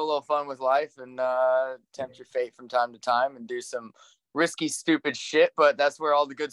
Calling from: Los Angeles, California, United States; I'm out of Los Angeles, California, Burbank area, actually.

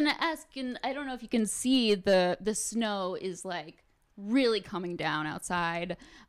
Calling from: Chicago, Illinois, United States; Oh, I am calling from Chicago.

